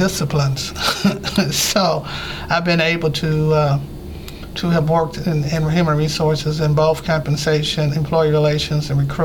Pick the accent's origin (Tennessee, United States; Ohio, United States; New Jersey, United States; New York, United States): Tennessee, United States; Memphis; I'm a native Memphian. I grew up in North Memphis, a graduate of Manassas High School.